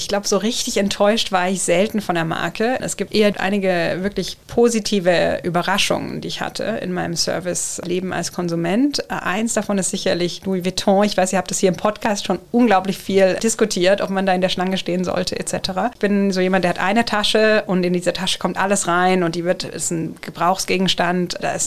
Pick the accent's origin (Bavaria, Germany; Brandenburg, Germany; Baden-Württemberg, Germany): Baden-Württemberg, Germany; Nagold; born there; also born or lived in New York; Also geboren in Nagold im Schwarzwald, aber 6 Jahre in New York gelebt